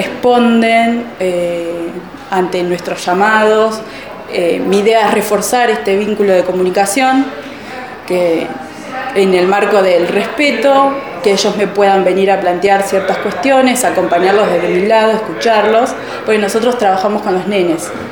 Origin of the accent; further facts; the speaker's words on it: Trenque Lauquen, Buenos Aires Province, Argentina; also born or lived in La Plata; Soy oriunda de Trenquelauquen, me fui a estudiar a La Plata